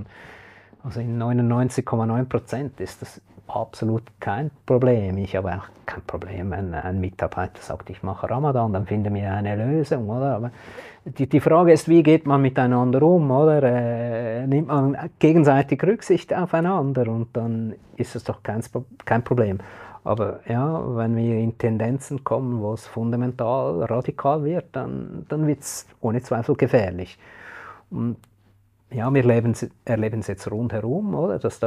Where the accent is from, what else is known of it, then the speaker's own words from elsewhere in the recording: Dietikon, Zurich, Switzerland; Also ich meine, ich bin auch in Dittikon aufgewachsen, das war schon in meiner Kindheit eine Stadt mit einem sehr hohen Ausländeranteil.